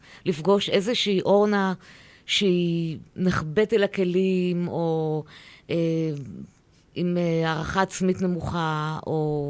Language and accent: Hebrew; Arad, Southern District, Israel; also born or lived in Yifat / United States; ההורים שלי עברו להתנחל בנגב, ליישב את הנגב, וגרתי עד הגיוס בערד, ואחרי הצבא עברתי לתל אביב